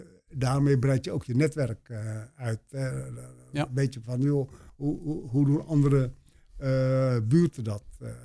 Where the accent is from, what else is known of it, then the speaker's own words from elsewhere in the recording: Netherlands; ik ben kapellenaar, ik ben een Nederlander van Molukse afkomst.